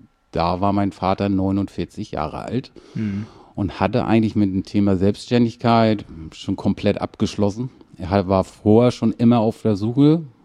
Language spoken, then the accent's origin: German; Kiel, Schleswig-Holstein, Germany; now in Schwarzenbek, Germany; sind wir keine ursprünglichen Schwarzenbeeker. Wir sind sogenannte Kieler Sprotten, also wir kommen aus Kiel.